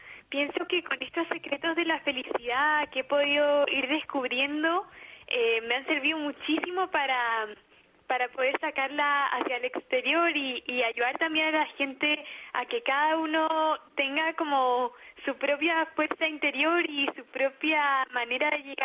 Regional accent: Chile; now in Spain; yo soy chilena y me tuve que venir a España

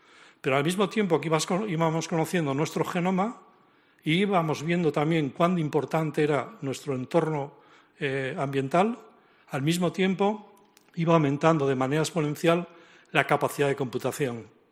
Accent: Cantabria, Spain; moved away as an adult; llevo 20 años ya fuera de Cantabria, pero no hay día que no lea los medios de comunicación de mi tierra, ¿no?

